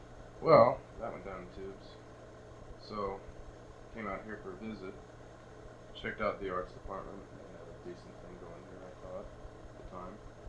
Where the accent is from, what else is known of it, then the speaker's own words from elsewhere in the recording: Houston, Texas, United States; also born or lived in Mississippi; Anyway, I was born in Mississippi. My father was a music major at Southern Mississippi University. And my mother was a music major there as well. And, let's see, I went to live with my grandparents in Houston for about three years or so. Basically did a lot of growing up there.